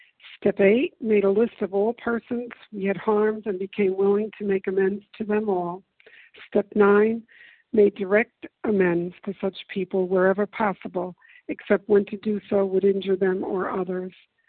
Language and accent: English; Lillian, Alabama, United States; I'm from Lillian, Alabama, and I'm very grateful to be doing service this morning.